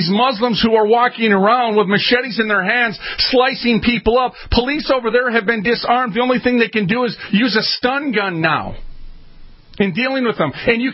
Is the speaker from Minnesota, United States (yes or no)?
yes; Minneapolis, Minnesota, United States; I'm from North Minneapolis.